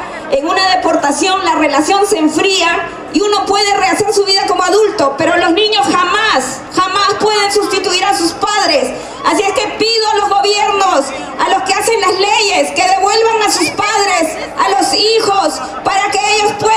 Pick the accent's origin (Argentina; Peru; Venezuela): Peru; Soy peruana.